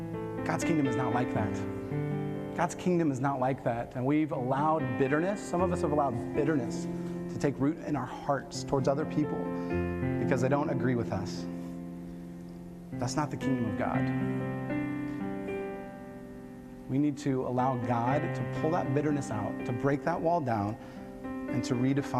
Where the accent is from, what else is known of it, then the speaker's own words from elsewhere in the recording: Mozambique; I'm from Mozambique. I'm on African time right now.